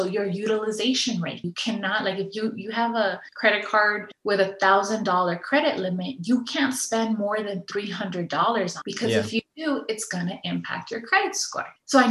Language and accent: English; Los Angeles, California, United States; I am from Echo Park. I'm a mother of two. I was raised by a single mother who had been born in Mexico but immigrated to the United States when she was 6 years old.